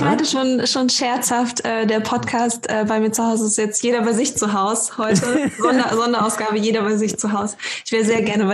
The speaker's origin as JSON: {"language": "German", "town": "Greifswald", "region": "Mecklenburg-Vorpommern", "country": "Germany", "said": "Ganz ursprünglich komme ich aus dem Norden, aus Greifswald."}